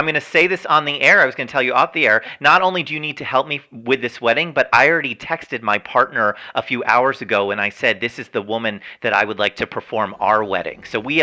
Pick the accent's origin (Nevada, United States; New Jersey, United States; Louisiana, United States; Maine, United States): New Jersey, United States; Englewood; born there; I was born in Englewood, New Jersey.